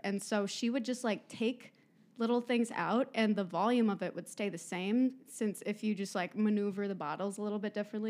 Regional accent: Michigan, United States; I'm from Michigan, so we went to, like, a state college there.

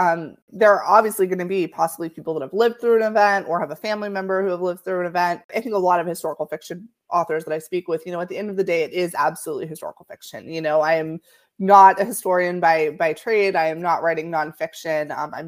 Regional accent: Florida, United States; I'm originally from Florida, and so I always love a story with a Florida element

